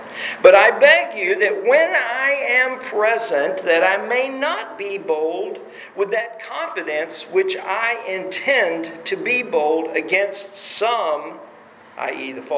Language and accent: English; Texas, United States; I grew up near Fort Worth, so we went there all the time.